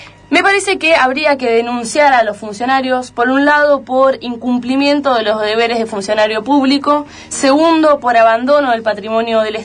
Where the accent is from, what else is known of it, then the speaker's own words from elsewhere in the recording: Neuquén, Argentina; Yo soy neuquina y sé eso, digamos, ¿no?